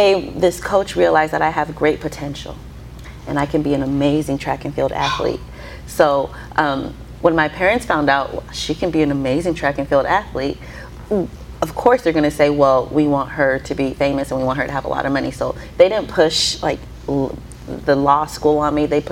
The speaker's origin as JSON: {"language": "English", "town": "San Jose", "region": "California", "country": "United States", "tie": "born or raised there", "also_born_or_lived": "Tennessee / Texas", "lives_now": "Los Angeles, United States", "said": "I grew up in San Jose, California. Moved to Tennessee to pursue track and field because I was offered a full ride scholarship."}